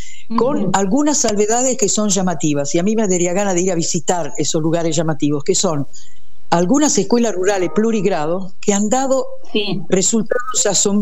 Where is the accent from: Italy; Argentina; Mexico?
Italy; yo soy italiana, yo nací en Italia. Yo vivía en una base aérea porque mi papá era aviador